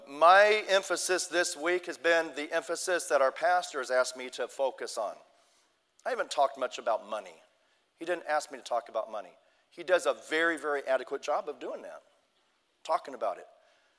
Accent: United States; You see, because here in America, friends, and I am American, I know, here in America

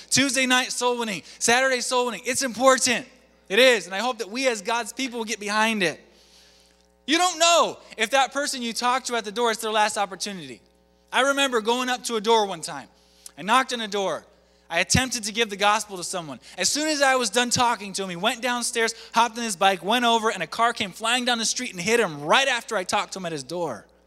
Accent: Florida, United States; born there; Well, I was born in Florida and grew up here, right? And so I didn't grow up with, you know, just, that's okay, okay?

